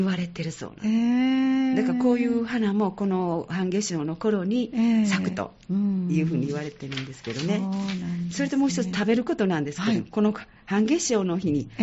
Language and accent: Japanese; Sanda, Hyogo, Japan; かつての、三田、私の実家もそうだったんですけども、冬に麦を植えます、それから夏に稲、いわゆる二毛作ですね